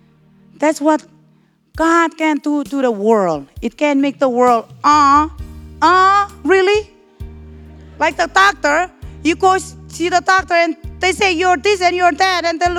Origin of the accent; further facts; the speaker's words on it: Marshall Islands; now in United States; Because we're from the Marshall Islands, we don't have life insurance, Medicaid insurance, car insurance, all those kind of insurance.